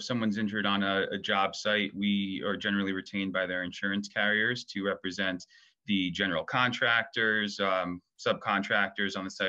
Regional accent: Yonkers, New York, United States; I grew up in Yonkers, just outside the city, just outside okay. the Bronx, more specifically. So you know, I was there for most of my childhood.

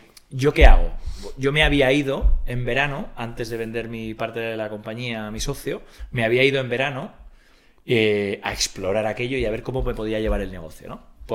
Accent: Madrid, Community of Madrid, Spain; Yo soy un paleto de Madrid.

